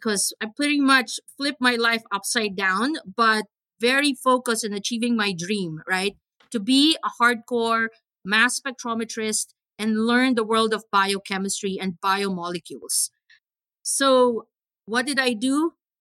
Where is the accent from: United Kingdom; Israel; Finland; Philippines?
Philippines; Manila, Metro Manila; Oh, life in the Philippines was hot and full of traffic. I was born and raised in Manila.